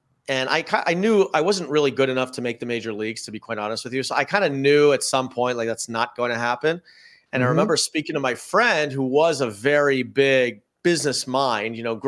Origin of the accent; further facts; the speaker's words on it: Toronto, Ontario, Canada; I grew up in Toronto. I was one of the best pitchers in Canada in high school.